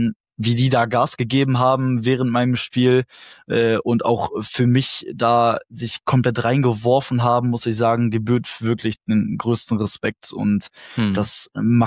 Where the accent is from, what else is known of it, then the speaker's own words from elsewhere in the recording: Herford, North Rhine-Westphalia, Germany; so meine Stadt aus der ich komme, aus Herford, Deutschland, und die ganze Halle wird laut